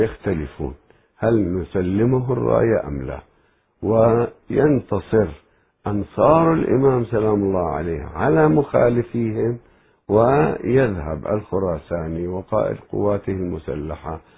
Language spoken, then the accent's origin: Arabic; Iraq; عندنا بالعراق الجيش المهدي